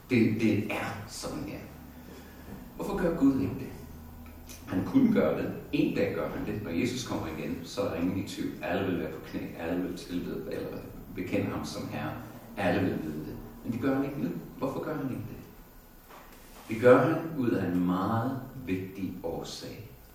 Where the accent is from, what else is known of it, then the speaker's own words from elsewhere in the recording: Sri Lanka; Jeg voksede op på Sri Lanka og spillede cricket med muslimer, buddhister og hinduer.